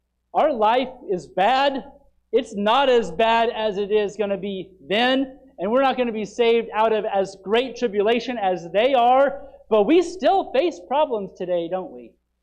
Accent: Phoenix, Arizona, United States; I'm from Phoenix. Hallelujah. Save me from the sun.

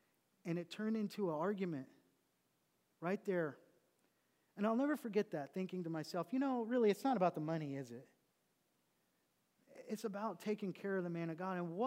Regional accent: Oklahoma, United States; I was raised in Oklahoma, so I'm from there.

